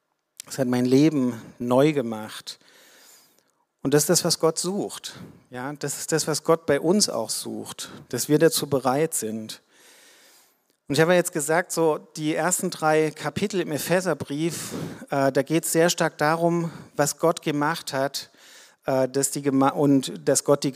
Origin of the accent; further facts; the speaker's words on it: Leipzig, Saxony, Germany; moved away as an adult; ich komme aus Leipzig ursprünglich, habe ich mir einen Studienplatz im Ruhrgebiet gesucht, ganz bewusst